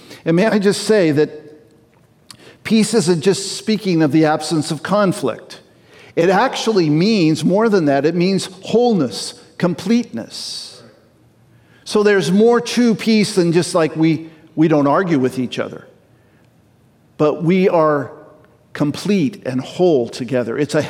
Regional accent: Walla Walla, Washington, United States; born there; I'm a foreigner because I was born in Walla Walla

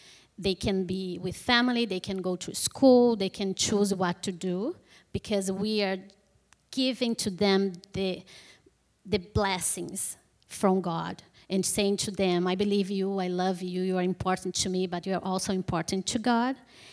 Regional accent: Brazil; English is a second language; Didn't surprise me much because I'm from Brazil. I've seen poverty.

